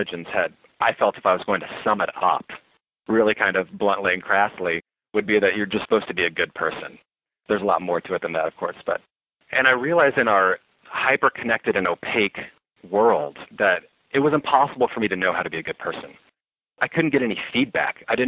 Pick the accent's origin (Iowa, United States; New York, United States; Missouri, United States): Missouri, United States; Branson; But I grew up in Branson, Missouri in the Ozarks in a very good family and safe area.